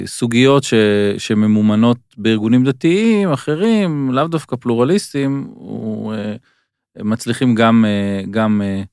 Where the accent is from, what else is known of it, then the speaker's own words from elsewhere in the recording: Kfar Saba, Central District, Israel; חברי הילדות שלי בכפר סבא